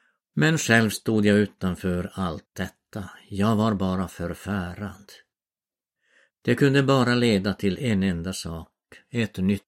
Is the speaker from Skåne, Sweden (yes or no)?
no; Kardis, Norrbotten County, Sweden; I min hemby Kardis i Tornedalen sydde kvinnorna nya klänningar